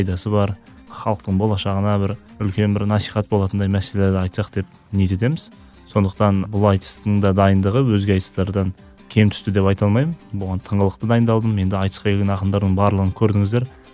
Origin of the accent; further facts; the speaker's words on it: Taldykorgan, Almaty Region, Kazakhstan; born there; Мен енді Алматы облысы Талдықорған қаласында 1991 жылы Алланың қалауымен шырет дүниеге келген екен.